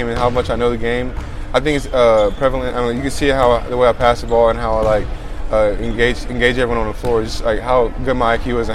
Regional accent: Nebraska, United States; I'm from Nebraska, so like I'm not used to any certain thing.

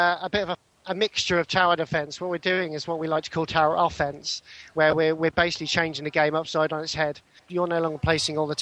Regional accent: Banbury, South East England, United Kingdom; I'm from Banbury and the studio is called Digital Mage.

